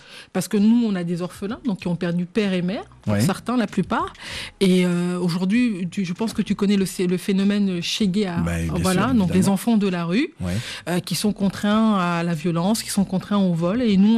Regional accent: DR Congo; nous sommes originaires de la RDC

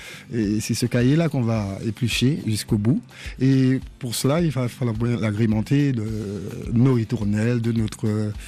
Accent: La Trinité, Martinique; also born or lived in Gros-Morne; Je suis originaire du Gros Morne, mais mon enfance était plus à la Trinité.

